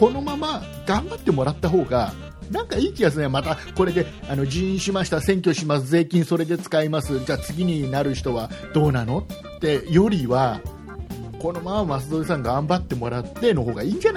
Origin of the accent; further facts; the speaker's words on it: Chiba, Japan; 僕、千葉県民の僕として、もうここまで来たらもう東京都民なんで